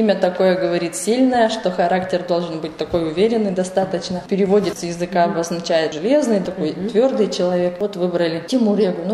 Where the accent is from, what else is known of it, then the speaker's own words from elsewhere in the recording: Kachkarnaya, Russia; also born or lived in Kazakhstan; мы из деревни Качкарная. Я-то приехала из Казахстана еще ребенком. С родителями мы переехали сюда.